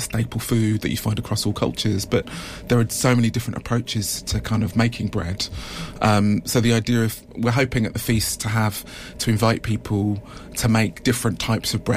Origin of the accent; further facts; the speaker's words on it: London, United Kingdom; I mean, I'm originally from London